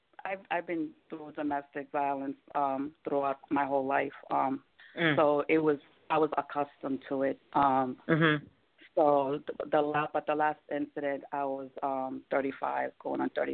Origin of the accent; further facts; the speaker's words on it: Boston, Massachusetts, United States; moved away as an adult; now in Atlanta, United States; And I left Boston, which is my hometown. I just left Boston, picked up my, you know, just me and my kids' clothes, and I remember getting a pickup truck. We just drove to Atlanta, and I never looked back.